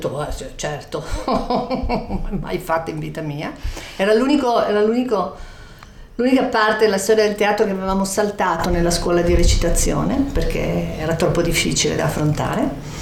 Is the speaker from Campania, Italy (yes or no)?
no; Turin, Piedmont, Italy; born there; non siamo più, proprio molto piemontesi, no? E sono nata a Torino da una famiglia abbastanza, insomma, piccola borghesia, abbastanza normale.